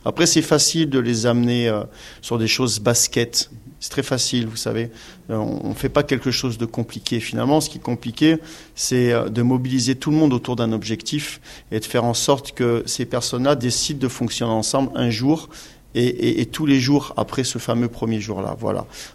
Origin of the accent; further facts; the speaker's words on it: Grenoble, Auvergne-Rhône-Alpes, France; born there; Moi, je suis né à Grenoble. j'ai vécu 11 ans en Afrique. Je suis revenu à Grenoble 2 années. Et j'ai fait 17 ans à Antibes, 10 ans à Paris et 1 année à Rouen, vous voyez. 11 ans à Paris.